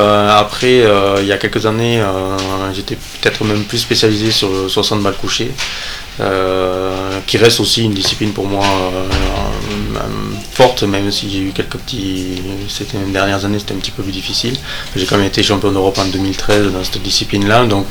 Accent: Millau, Occitanie, France; moved away as an adult; now in Paris, France; Je suis originaire de l'Aveyron, de Millau exactement.

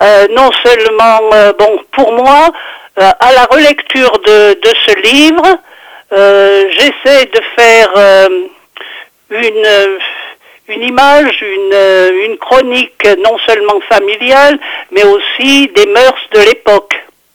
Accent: Le Puy-en-Velay, Auvergne-Rhône-Alpes, France; Je suis originaire du Puy-en-Velay.

